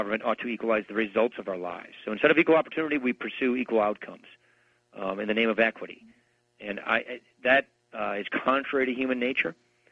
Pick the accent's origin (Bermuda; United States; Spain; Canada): United States; Wisconsin; and look, I come from Wisconsin, right near Madison, where the Progressive Party was founded in Wisconsin